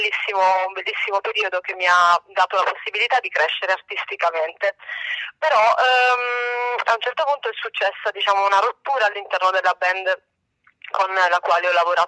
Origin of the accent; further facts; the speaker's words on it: Bari, Apulia, Italy; Quindi sono tornata nel mio paese d'origine, Bari, e ho scelto di andare a vivere da sola in questo posto molto isolato